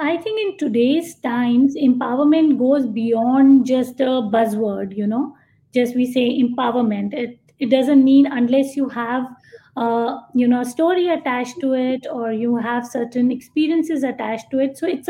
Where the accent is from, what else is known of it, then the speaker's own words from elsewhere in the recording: India; because India is my home country and I knew people there, so I got my books published there.